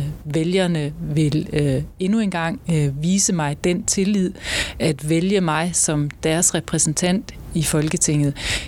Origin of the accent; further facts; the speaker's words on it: Esbjerg, Region of Southern Denmark, Denmark; Jeg er født og opvokset i Esbjerg, og jeg er esbjergenser af et stort og varmt hjerte.